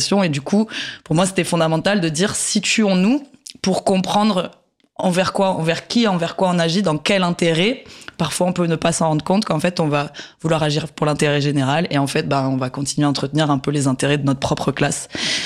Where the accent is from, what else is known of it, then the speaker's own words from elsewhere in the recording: Tarbes, Occitanie, France; J'ai grandi à Tarbes, une petite ville dans le sud-ouest.